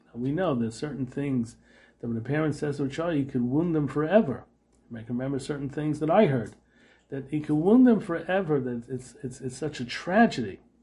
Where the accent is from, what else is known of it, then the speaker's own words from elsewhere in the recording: Brooklyn, New York, United States; I remember when I first moved into the neighborhood, I came from Brooklyn.